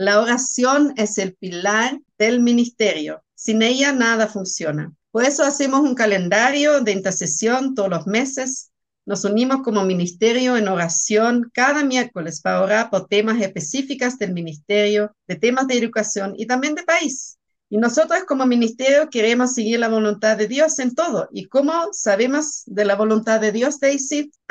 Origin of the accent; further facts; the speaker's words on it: Germany; moved away; Tú no sabes eso, pero yo vengo de Alemania donde habían como dos denominaciones